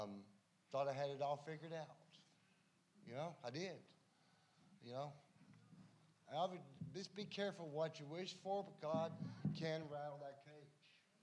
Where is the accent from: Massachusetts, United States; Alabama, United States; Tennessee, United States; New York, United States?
Tennessee, United States; Knoxville; I'm from Knoxville, Tennessee. I had no idea where Forest City, North Carolina was.